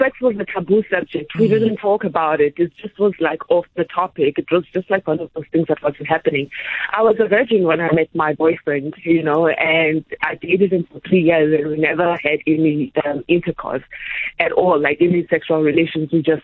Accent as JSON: {"language": "English", "country": "Tanzania", "tie": "born or raised there", "said": "I was born in Karinga when they were married, and then their marriage didn't work out. So my mother took me with her in Tanzania, and I was raised in I was raised in Tanzania, and that's how I grew up."}